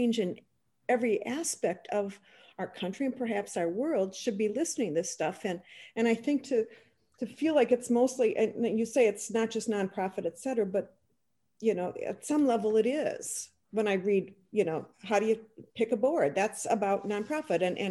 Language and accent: English; Minneapolis, Minnesota, United States; And I'm from Minneapolis, and Minneapolis has just had the George Floyd incident.